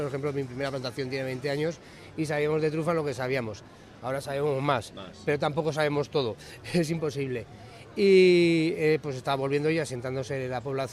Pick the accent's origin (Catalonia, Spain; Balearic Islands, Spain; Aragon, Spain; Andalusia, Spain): Aragon, Spain; Sarrión; venimos de Teruel, de la provincia de Teruel, somos un pueblo que se llama Sarrión, en teoría es la capital del mundo de la trufa.